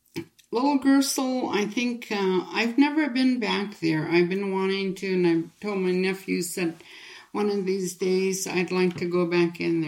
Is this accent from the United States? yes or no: yes; Dot Lake, Alaska, United States; as we were kids growing up in Dot Lake, I didn't recall it being as windy as it is today